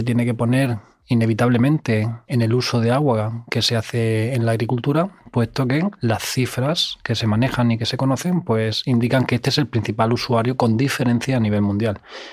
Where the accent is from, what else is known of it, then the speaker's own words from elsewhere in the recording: Cartagena, Region of Murcia, Spain; born there; estudié la titulación de Ingeniería Agronómica en Cartagena, mi ciudad natal